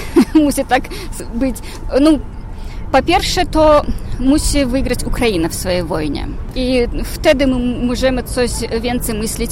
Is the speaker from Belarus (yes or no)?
yes; Belarus; Polish is a second language; jesteśmy nacją, jesteśmy Białorusinami i chcemy mieć swoje państwo